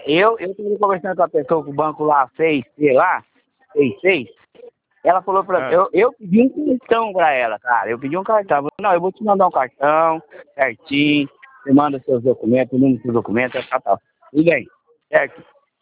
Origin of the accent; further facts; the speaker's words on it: Ribeirão Preto, São Paulo, Brazil; Eu sou daqui de Ribeirão, Campinas.